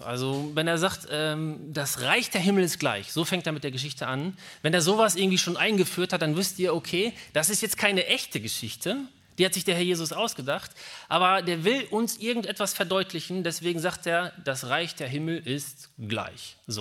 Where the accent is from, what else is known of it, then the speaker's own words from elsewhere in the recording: Schlangen, North Rhine-Westphalia, Germany; ich komme aus Schlangen.